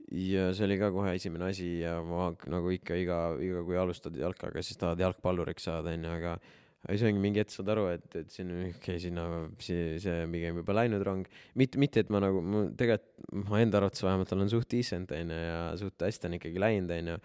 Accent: Jõgeva, Jõgeva County, Estonia; kuna ma olen ise Jõgevalt pärit

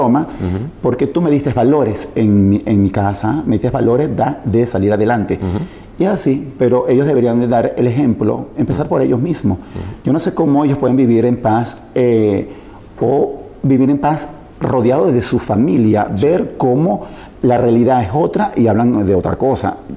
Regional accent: Barquisimeto, Lara, Venezuela; moved away; also born or lived in Caracas; yo vengo de un barrio en Barquisimeto y yo no me quedé con el barrio en la cabeza. Yo salí de Barquisimeto a Caracas a ser lo que soy hoy en día.

